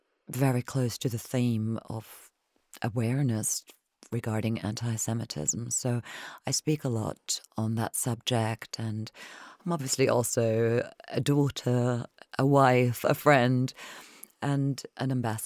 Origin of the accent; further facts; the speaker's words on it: Germany; growing up in Germany, it was present, and that generation was still there.